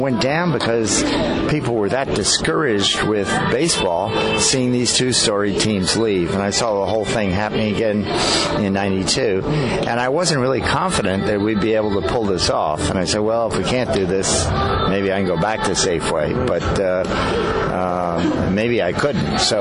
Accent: New York City, New York, United States; with my background watching them go when I grew up in New York City.

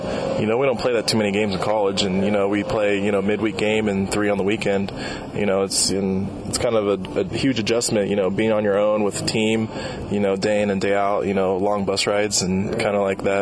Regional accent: Tracy, California, United States; also born or lived in Stockton / San Ramon; I grew up in Tracy a little bit, went to high school in Stockton. As soon as I finished high school, we moved back over the hill in San Ramon.

